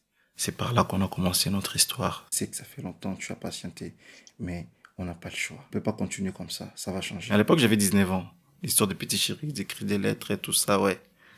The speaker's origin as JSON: {"language": "French", "country": "DR Congo", "said": "je viens de la République démocratique du Congo, RDC."}